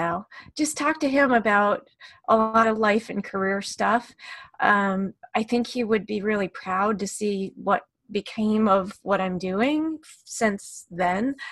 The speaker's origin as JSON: {"language": "English", "town": "Detroit", "region": "Michigan", "country": "United States", "tie": "born or raised there", "moved": "as an adult", "lives_now": "Portland, United States", "said": "So I moved to Portland 8 years ago, almost 8 years ago today, from Michigan. I grew up in Metro Detroit, and I had a young daughter at the time"}